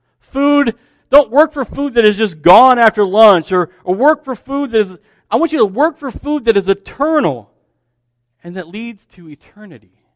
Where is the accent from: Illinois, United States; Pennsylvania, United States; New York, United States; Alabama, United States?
Illinois, United States; Champaign; When I grew up in Champaign.